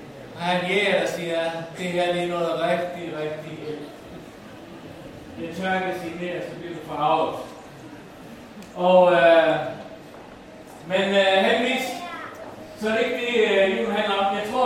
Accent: Faroe Islands; Jeg er færing, hvis I ved det.

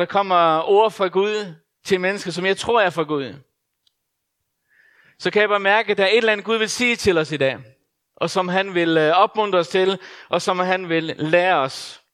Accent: Faroe Islands; Jeg er født og opvokset på Færøerne

